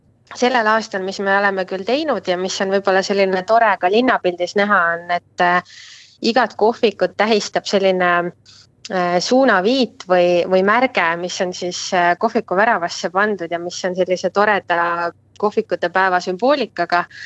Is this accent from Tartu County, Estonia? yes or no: no; Põltsamaa, Jõgeva County, Estonia; mõlemad oleme Põltsamaa kandist pärit. Nii et see on ka põhjus, miks me olime nii agarad seda korraldama, sest meile väga meeldib meie kodupaik.